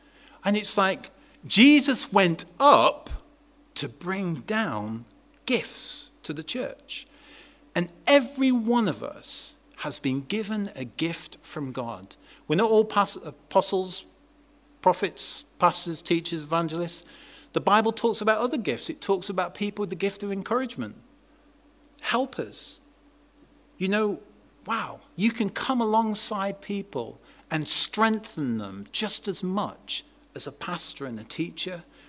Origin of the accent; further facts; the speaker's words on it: England, United Kingdom; Jestem Anglikiem, nie mówię dobrze po polsku. I'm English. I don't speak much Polish.